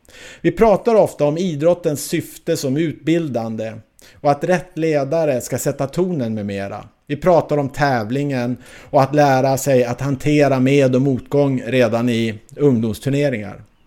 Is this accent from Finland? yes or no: no; Stockholm County, Sweden; Och sedan den dagen var jag ensam varg i min hemort utanför Stockholm.